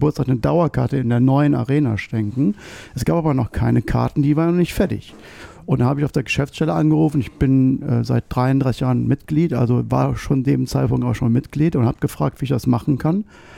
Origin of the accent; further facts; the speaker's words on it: Meerbusch, North Rhine-Westphalia, Germany; Ich bin gebürtiger Meerbuscher sogar.